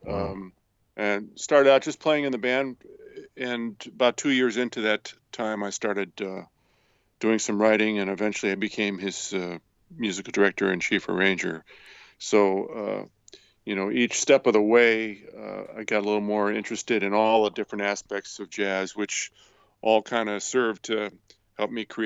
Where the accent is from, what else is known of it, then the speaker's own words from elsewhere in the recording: Cleveland, Ohio, United States; Well, I grew up outside of Cleveland, Ohio, in the suburbs of Cleveland, Ohio